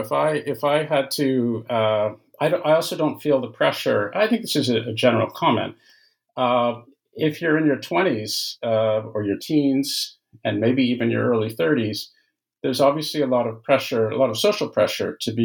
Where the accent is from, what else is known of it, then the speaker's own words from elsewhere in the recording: Canada; I'm Canadian by origin, and those degrees were in Canada